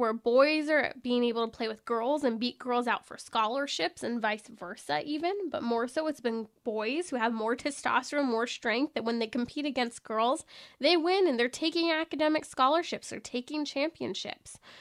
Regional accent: California, United States; not just in my home state of California, all over.

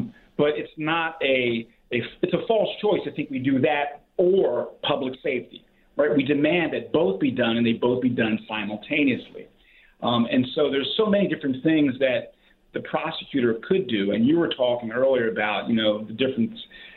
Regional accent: Philadelphia, Pennsylvania, United States; And as a Philadelphian, a lifelong Philadelphian, I would beg to differ that 521 homicides is a crisis.

